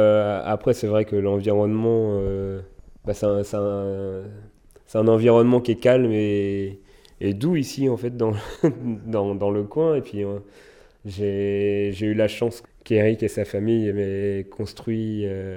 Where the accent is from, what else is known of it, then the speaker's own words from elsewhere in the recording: France; qu'en tant que Français en plus, beaucoup de gens mangent du pain quasiment tous les jours